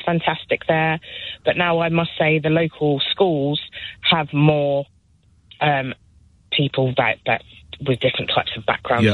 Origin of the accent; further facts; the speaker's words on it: London, United Kingdom; moved away as an adult; now in Huntingdon, United Kingdom; we was born and brought up in London. We moved to a rural area of Huntingdon.